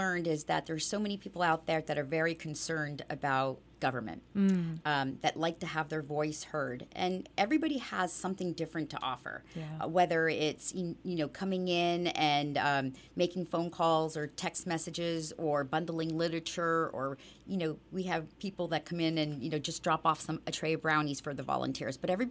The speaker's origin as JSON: {"language": "English", "town": "Bethlehem", "region": "Pennsylvania", "country": "United States", "tie": "born or raised there", "said": "My parents came here in 1968, I was born in here. I have three brothers and two sisters, and we grew up here in the Lehigh Valley, attended Bethlehem schools"}